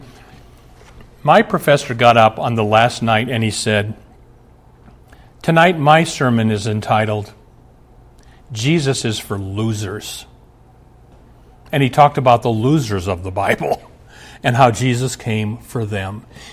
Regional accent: Omaha, Nebraska, United States; I've shared this on the program before, but I'm from Omaha.

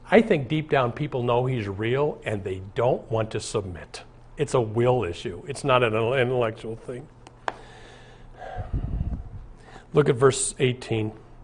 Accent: Omaha, Nebraska, United States; I remember my pastor that I grew up under in Omaha

